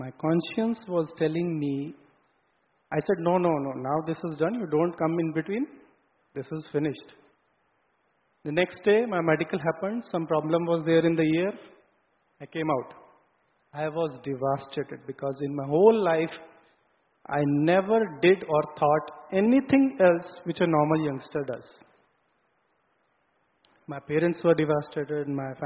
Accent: Chandigarh, India; So when I came back to Chandigarh, I'm from Chandigarh, I was sitting on my terrace

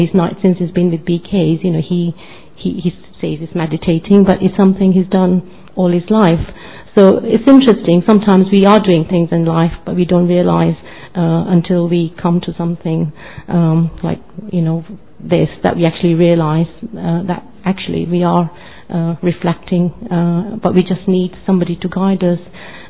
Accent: London, United Kingdom; I'm from London in the United Kingdom.

